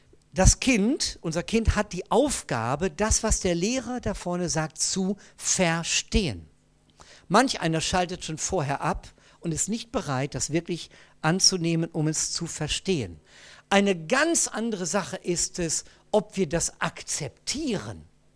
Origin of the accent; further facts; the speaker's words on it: Bielefeld, North Rhine-Westphalia, Germany; als wir damals unseren Jugendkeller hatten, bei uns in Bielefeld, das war 1974, 1973 fing das an, schon etwas eher sogar.